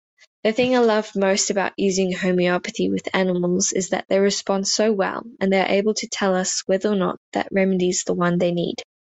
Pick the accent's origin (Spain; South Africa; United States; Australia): Australia; Western Australia; and I'm from Western Australia.